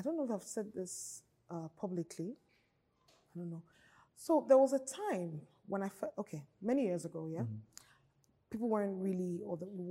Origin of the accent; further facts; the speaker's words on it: Kwara, Nigeria; also born or lived in Aba; So I grew up in Kwara State, Okene and Lokoja area.